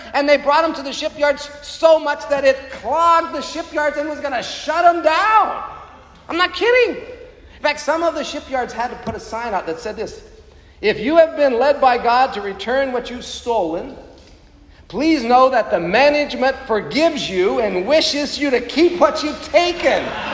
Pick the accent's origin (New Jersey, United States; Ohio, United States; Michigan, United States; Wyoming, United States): Ohio, United States; I'm from Ohio.